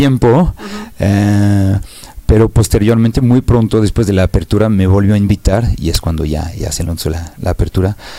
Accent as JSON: {"language": "Spanish", "town": "Paris", "region": "Île-de-France", "country": "France", "tie": "born or raised there", "second_language": "Spanish", "lives_now": "Mexico", "said": "Yo soy originario de París."}